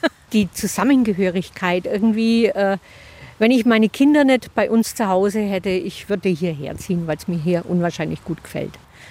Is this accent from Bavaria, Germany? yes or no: yes; Donauwörth, Bavaria, Germany; Wir kommen aus Donauwörth, Bayern.